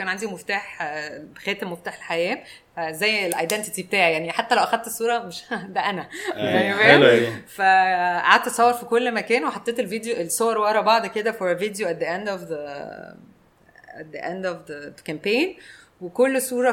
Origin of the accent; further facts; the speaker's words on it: Egypt; واحنا مصريين قوي